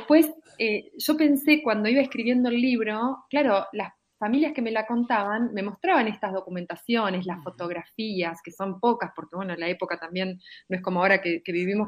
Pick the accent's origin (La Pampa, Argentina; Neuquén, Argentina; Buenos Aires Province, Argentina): Buenos Aires Province, Argentina; Tres Arroyos; also born or lived in Oriente; yo soy de Tres Arroyos, nací en realidad en Oriente, un pueblo de la provincia de Buenos Aires, y me radiqué en Tres Arroyos con mi familia y vivo acá.